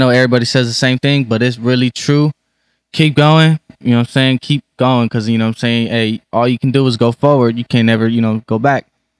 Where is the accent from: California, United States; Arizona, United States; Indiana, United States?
California, United States; San Diego; born there; now in Spring Valley, United States; I was born in San Diego, live in Spring Valley right now. Grew up making music, so always had a love for it.